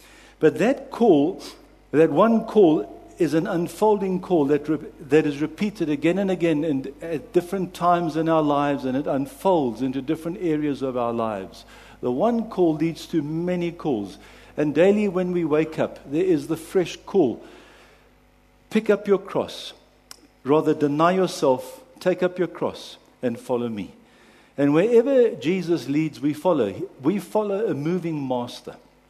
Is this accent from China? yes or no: no; East London, Eastern Cape, South Africa; also born or lived in Durban; But I was born in Durban in a non-Christian home. Then my dad was transferred to East London with work.